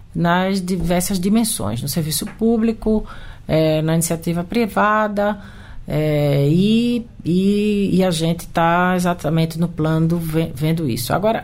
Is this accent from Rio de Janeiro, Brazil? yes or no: no; Pernambuco, Brazil; Para mim é um prazer poder estar falando com a minha terra, com Pernambuco.